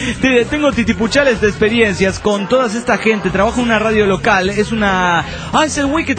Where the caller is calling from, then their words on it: Buenos Aires, Argentina; de Buenos Aires, Argentina.